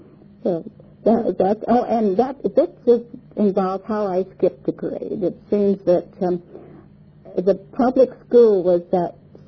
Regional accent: Long Beach, California, United States; born there; All right, I was born in Long Beach.

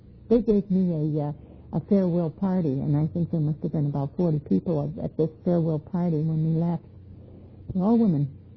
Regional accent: Flint, Michigan, United States; now in Detroit, United States; And I said, nope, I'm not leaving Michigan. I came from Flint to Detroit. I'm not leaving Michigan.

